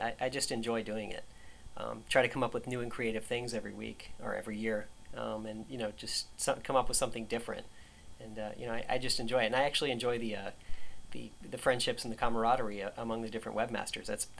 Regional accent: Florida, United States; I mean, I grew up in South Florida too

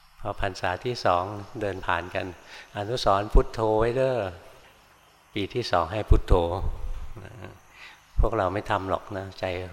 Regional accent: Bangkok, Thailand; born there; แต่ก่อนเราเกิดในกรุงเทพนะเกิดมาก็เห็นแต่แสงไฟ

